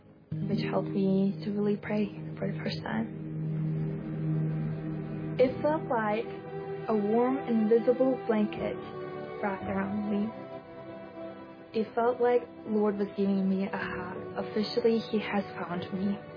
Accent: Latvia; and I'm from Latvia.

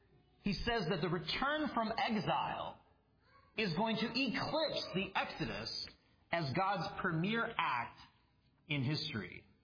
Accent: Minnesota, United States; I'm from Minnesota, we're from Minnesota

